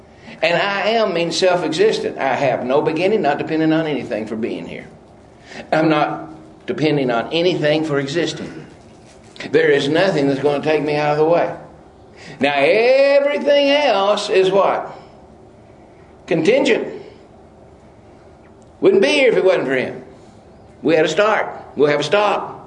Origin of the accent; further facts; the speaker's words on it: Kentucky, United States; That's just the way I say it. I'm from Kentucky.